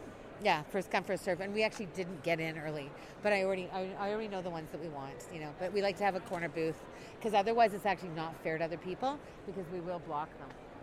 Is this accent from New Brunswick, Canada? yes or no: no; Vancouver, British Columbia, Canada; born there; I was born in Vancouver. I'm fifth generation Vancouverite.